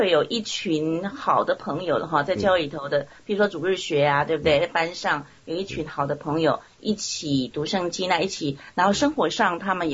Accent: Yilan County, Taiwan; 台湾，我老家在宜兰。

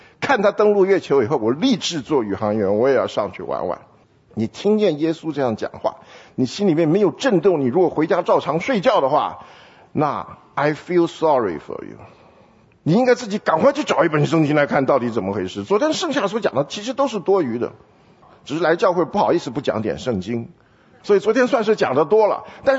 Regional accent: China; 我常常跟大家讲，我们中国人号称有5000年的历史

